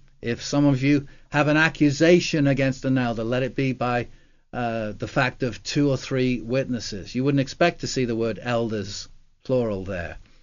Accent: England, United Kingdom; I remember growing up in England where from 1979 to 1990, the political head of the nation was Margaret Thatcher.

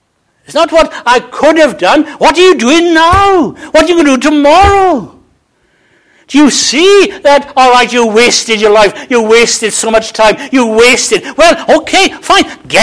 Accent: Wales, United Kingdom; I can say this because I'm Welsh

